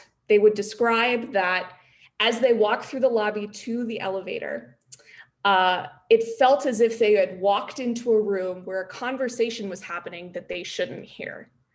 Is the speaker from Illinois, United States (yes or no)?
yes; Chicago, Illinois, United States; So as a Chicagoan, you'll probably know, the north side where I live in Lincoln Park around here, we had a ton of history.